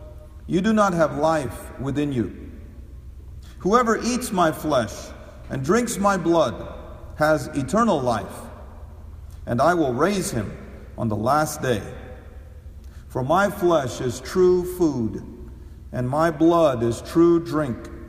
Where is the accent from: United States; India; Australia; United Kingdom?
India; If you are an Indian, if you're an Indian like me, I'm from India, means I'm an Indian.